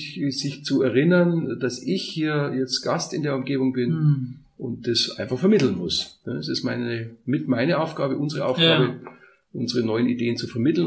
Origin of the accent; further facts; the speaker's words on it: Bavaria, Germany; Und ich komme aus Oberbayern, auf dem Friedhof sind 400 Jahre Gräber, Familiengräber